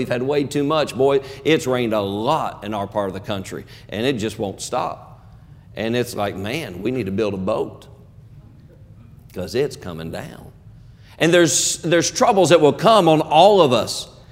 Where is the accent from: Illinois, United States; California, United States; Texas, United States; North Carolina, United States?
North Carolina, United States; I'm from North Carolina.